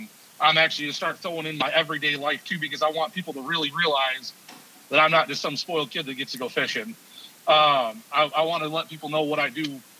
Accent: Kalamazoo, Michigan, United States; who I've known around my hometown my whole life because I'm from Kalamazoo area.

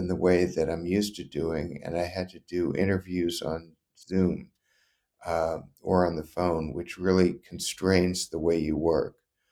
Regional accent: Louisiana, United States; I didn't know any journalists when I was growing up. And I grew up in Louisiana.

